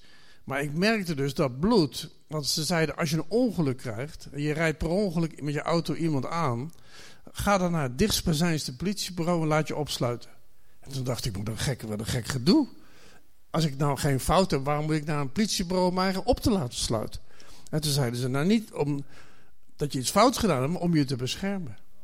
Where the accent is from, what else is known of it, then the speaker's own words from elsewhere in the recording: Zelhem, Gelderland, Netherlands; also born or lived in The Hague; Ik ben 60 jaar geleden geëmigreerd van Den Haag naar Zelhem. Zo voelde dat ook. Ik dacht dat we het land uitreden toen ik met mijn broertjes en zusjes in de auto zat.